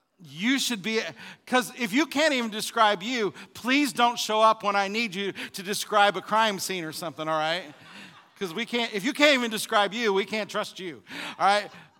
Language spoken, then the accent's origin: English; Illinois, United States; I grew up in Illinois, and during the winter, it could get very cold. So let's say it's January, and we lived on this blacktop road in the middle of the country, surrounded by cornfields